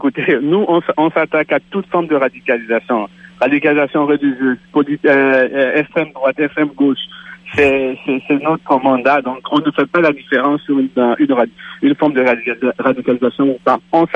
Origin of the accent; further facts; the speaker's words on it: Quebec, Canada; je ne suis pas en France, je ne suis pas un Français, je suis un Québécois